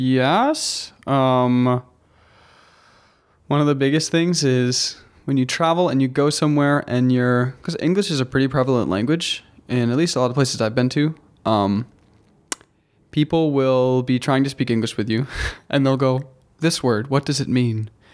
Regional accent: Kingston, Massachusetts, United States; I'm a Massachusetts native. So born and raised in Kingston, Massachusetts.

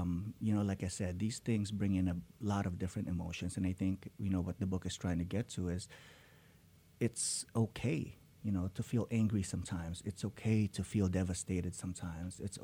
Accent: Philippines; And so for me, you know, as a Filipino immigrant father, you know, and knowing, you know, the factors that might influenced me

